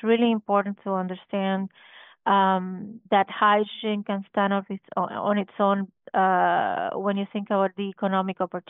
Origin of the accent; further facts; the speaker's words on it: Cuba; I grew up in an island, so I'm originally from Cuba.